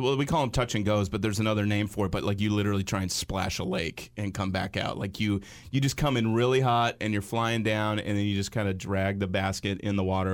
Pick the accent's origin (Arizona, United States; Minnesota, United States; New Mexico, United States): Arizona, United States; Phoenix; And then I grew up in Phoenix, and that's where, I mean, there was a large one there.